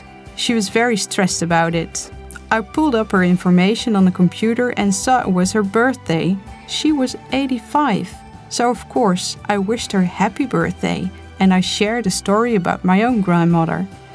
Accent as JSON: {"language": "English", "country": "Netherlands", "tie": "born or raised there", "also_born_or_lived": "The Hague", "said": "I'm of Turkish origin, but I was born and raised in Holland. We have a large family of 7 girls and 1 boy. Being from a large Turkish family definitely influenced the way I work. Before moving to The Hague, I lived in a small village."}